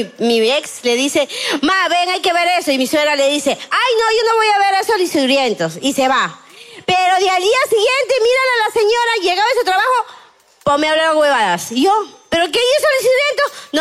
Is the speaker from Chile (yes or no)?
no; La Victoria, Lima, Peru; somos de Cono, pues yo soy de la Victoria, tú sabes.